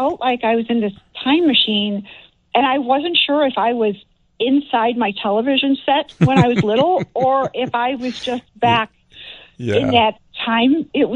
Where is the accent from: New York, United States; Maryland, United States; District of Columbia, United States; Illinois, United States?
Illinois, United States; Elmhurst; Yes, I'm from Elmhurst.